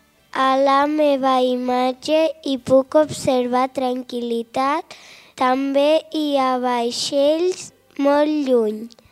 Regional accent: Verdú, Catalonia, Spain; sóc de Verdú i faig tercer.

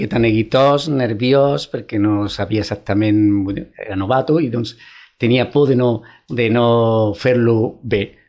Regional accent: Andalusia, Spain; born or raised there; also born or lived in Córdoba / Madrid

